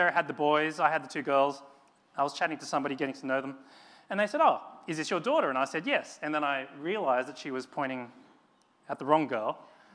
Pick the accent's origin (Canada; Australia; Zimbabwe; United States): Australia; my parents are Chinese, but I grew up in Australia, and so I live in between 2 worlds. I live in between. I'm a bit Chinese and a bit Australian, a bit of both, bit of neither.